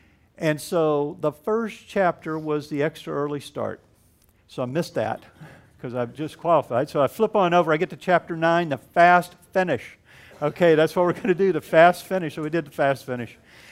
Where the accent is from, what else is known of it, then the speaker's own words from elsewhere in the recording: Pine Hills, Florida, United States; I grew up in Pine Hills. That's where I lived. All my friends were there.